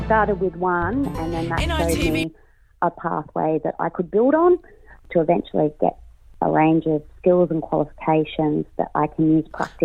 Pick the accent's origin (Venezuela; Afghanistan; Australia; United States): Australia; New South Wales; I've been working and living on Aboriginal country now for almost 18 years, and I am originally from Darkanyung country, which is just sort of over the mountains, bit further down on the central coast